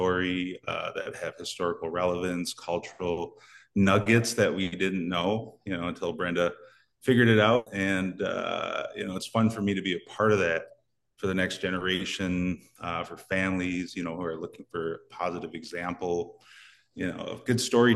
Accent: Minnesota, United States; because I grew up in the Twin Cities, but I would visit, you know, and hang out with family

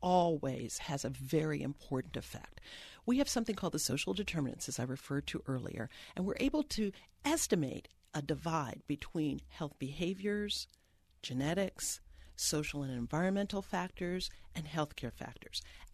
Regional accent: New York, United States; I was born and raised in New York, Northeast City, the most segregated or one of the most residentially segregated cities in America.

